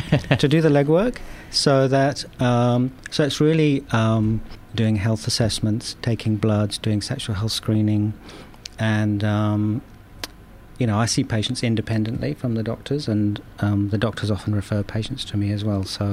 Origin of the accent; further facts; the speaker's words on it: England, United Kingdom; born there; I was born in England and 48 years ago. And I shared a womb with someone else.